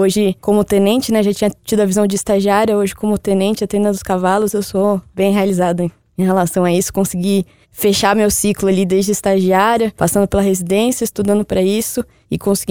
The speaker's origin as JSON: {"language": "Portuguese", "region": "São Paulo", "country": "Brazil", "said": "Eu sou de São Paulo, o pessoal da faculdade falava: ah, vai fazer estágio lá no regimento, lá em Brasília."}